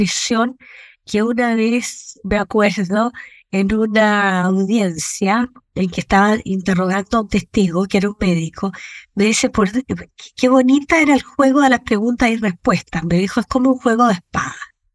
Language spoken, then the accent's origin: Spanish; Maule, Chile; yo vengo del Maule.